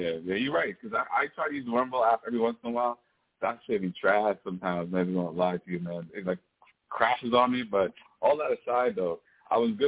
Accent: Trinidad & Tobago; I'm from Trinidad.

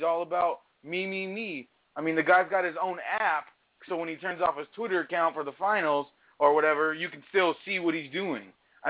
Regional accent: Phoenix, Arizona, United States; And I'm from Phoenix, Arizona. I'm out here in PHX

